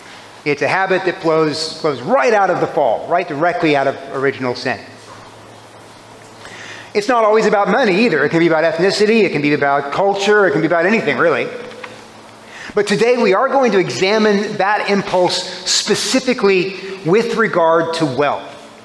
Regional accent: Corpus Christi, Texas, United States; I was raised in Corpus Christi. Corpus Christi, if you've ever been there, is a roach-infested, humid place.

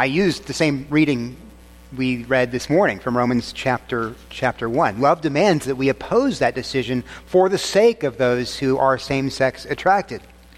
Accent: Texas, United States; We are both from warmer climates. I'm from Texas.

